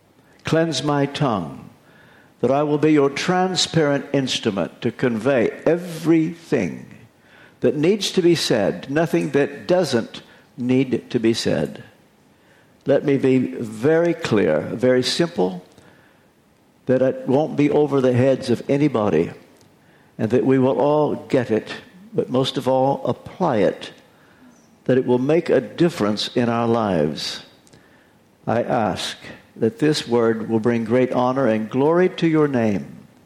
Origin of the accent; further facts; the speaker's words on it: Kentucky, United States; now in Tennessee, United States; By the way, I am from Kentucky. We live in Tennessee at the moment, but I am from Kentucky.